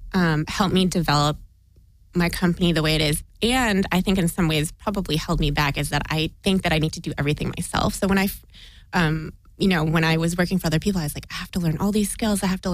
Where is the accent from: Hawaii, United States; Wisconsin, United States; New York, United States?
Wisconsin, United States; Milwaukee; I grew up in the Midwest. I grew up in Milwaukee, Wisconsin, and it wasn't something I wanted to, stay with and live in the Midwest.